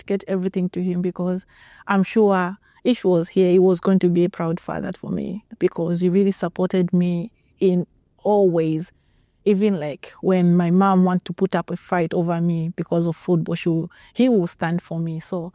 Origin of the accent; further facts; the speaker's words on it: Zambia; Growing up in Zambia has never been easy, you know, more especially as a girl child